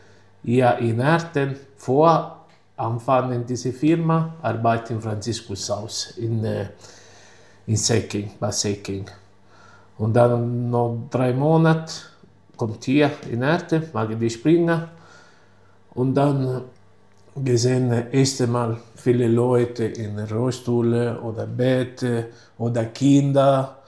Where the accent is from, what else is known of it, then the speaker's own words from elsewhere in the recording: Sicily, Italy; German is a second language; moved away as an adult; now in Germany; Ich komme aus Sizilien, Italien. Jetzt habe ich 11 Jahre in Deutschland